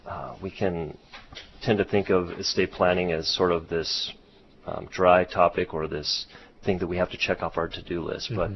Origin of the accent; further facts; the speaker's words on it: Hawaii, United States; also born or lived in Montana; Yeah, so I'm actually originally from Hawaii.